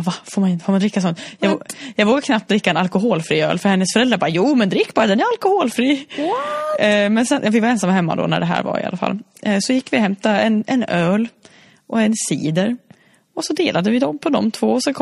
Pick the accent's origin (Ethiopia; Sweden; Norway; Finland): Finland; eller jag kommer ju från Finland då.